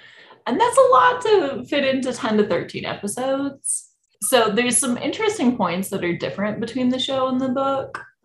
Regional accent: Illinois, United States; And I grew up in Illinois in the middle of nowhere. My hometown had 2 stoplights when I was growing up.

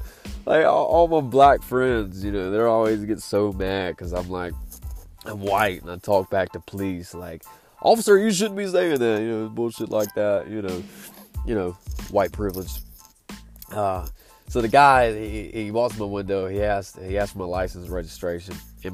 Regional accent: Greenville, South Carolina, United States; because I'm from Greenville, South Carolina, you need to get your license situated.

